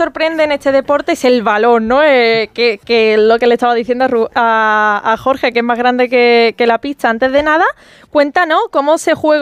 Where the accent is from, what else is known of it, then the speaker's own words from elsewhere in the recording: Jaén, Andalusia, Spain; sobre todo... de mi tierra, de Andalucía, de Jaén.